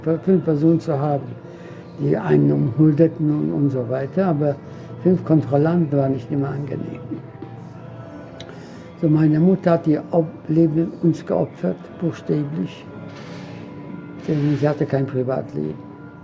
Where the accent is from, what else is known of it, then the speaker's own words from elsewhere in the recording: Łódź, Łódź Voivodeship, Poland; born there; hat eine kleine Wäscherei aufgemacht im Zentrum der Stadt Lodz, meine Geburtsstadt.